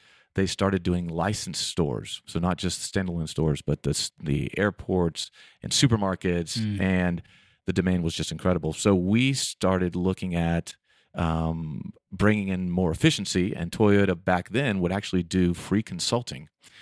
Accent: Florida, United States; now in Buena Vista, United States; You know, I grew up in Florida and then moved to Colorado about 10 years ago.

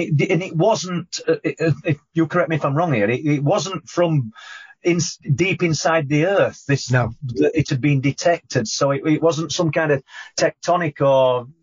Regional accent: Yorkshire and the Humber, United Kingdom; I'm from South Yorkshire myself

